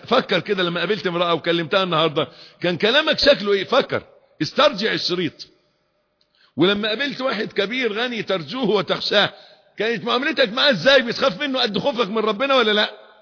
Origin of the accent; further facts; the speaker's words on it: Egypt; الكلمتين المشهورين عندنا في مصر